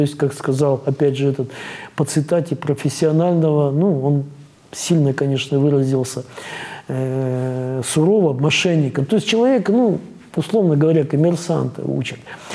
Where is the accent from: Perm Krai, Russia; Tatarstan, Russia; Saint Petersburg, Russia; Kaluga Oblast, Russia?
Perm Krai, Russia; Perm; я из Перми